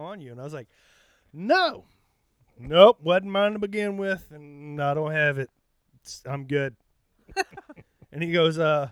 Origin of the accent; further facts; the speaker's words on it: Arkansas, United States; I was like, well, I'm from Arkansas.